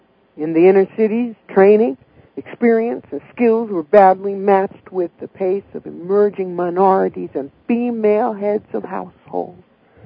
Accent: Englewood, New Jersey, United States; Now, I grew up in Englewood.

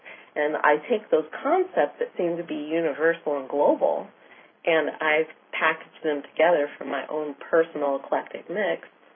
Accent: United States; I was raised in the United States, which is primarily Christian, and my upbringing was Christian

